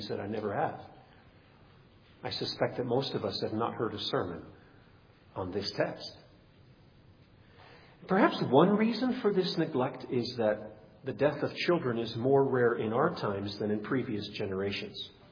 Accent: Nigeria; I often tell the story of growing up in Nigeria, and as a child, 50% of children there died before their first birthday.

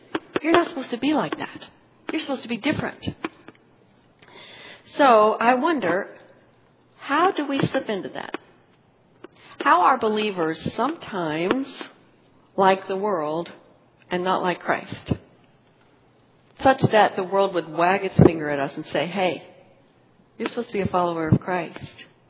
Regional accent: United States; When I grew up in America, we were a pluralistic society

